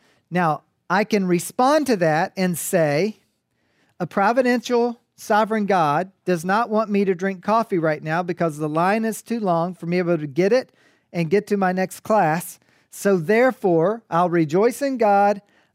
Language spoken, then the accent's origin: English; Kentucky, United States; And I'm from Kentucky, so our English is kind of poor in Kentucky.